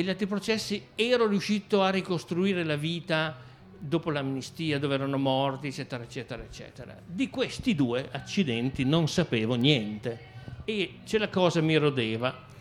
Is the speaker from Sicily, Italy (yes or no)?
yes; Trapani, Sicily, Italy; anch'io sono di Trapani come il presidente della mia associazione